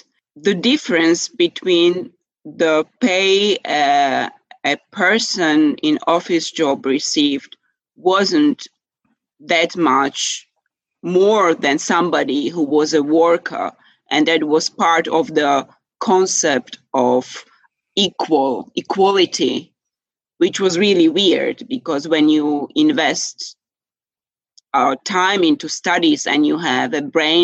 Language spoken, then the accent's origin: English; Bratislava, Bratislava Region, Slovakia; we lived very modestly, and I grew up in Bratislava. Today it's the capital of Slovakia. Back then it was Prague, the capital of Czechoslovakia.